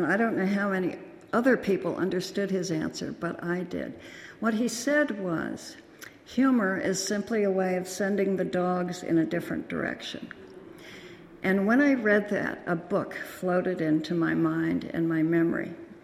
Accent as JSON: {"language": "English", "town": "Honolulu", "region": "Hawaii", "country": "United States", "tie": "born there", "said": "I was born in Honolulu because of my father's work."}